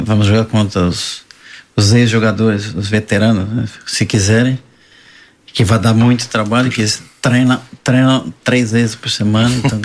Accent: Siderópolis, Santa Catarina, Brazil; eu sou de Siderópolis. Eu, quando saí de Siderópolis, era um lugarzinho de 600 habitantes.

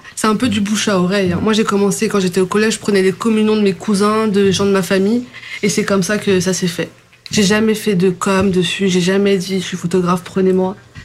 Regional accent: Portugal; now in France; Les gens, quand ils voient que je suis portugaise

